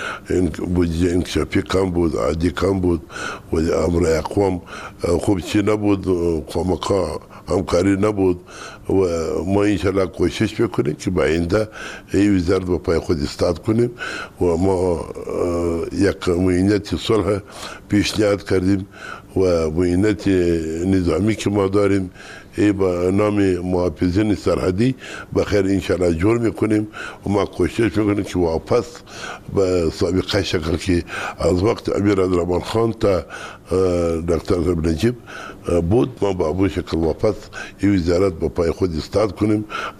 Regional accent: Kandahar, Afghanistan; ما از کندهار هستیم.

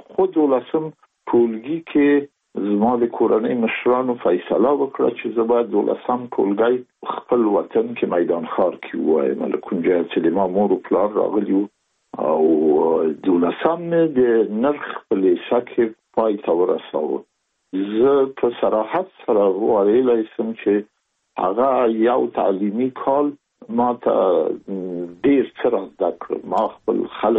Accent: Kabul, Afghanistan; زه زېږېدلی په کابل کې یم. د کابل په چارګي کې ګزرګاه پله ته ورڅېرمه، یو کلی د شکلا خان کلا، هلته زه زېږېدلی یم.

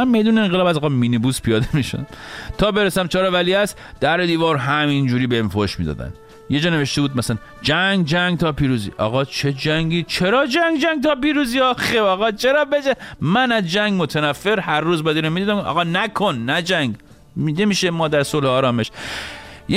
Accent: Iran; ما ایرانی هستیم، حق داریم که حق داشته باشیم.

